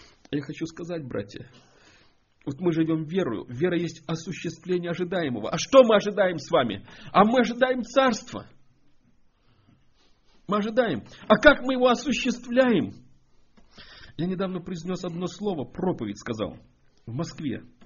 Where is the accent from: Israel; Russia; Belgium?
Israel; Я сама вот из Израиля. У меня муж израильтянин.